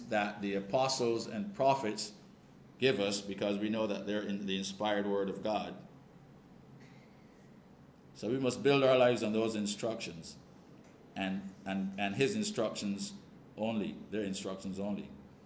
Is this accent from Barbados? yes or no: yes; Barbados; I remember, for example, growing up in Barbados as a young boy